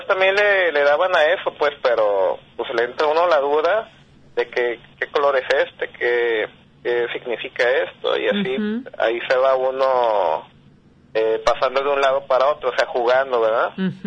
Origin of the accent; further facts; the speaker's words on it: Autlán, Jalisco, Mexico; also born or lived in Guadalajara; Originario de Guadalajara, pues aquí nací, pero me crié varios años allá en Autlán.